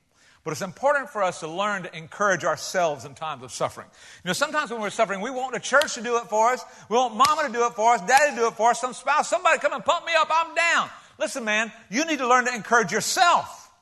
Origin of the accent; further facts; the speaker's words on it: United States; I'm American. And you know what kind of persecution I've suffered as an American?